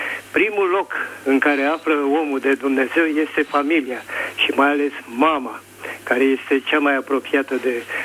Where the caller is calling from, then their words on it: Bucharest, Romania; și sunt din București și am o vârstă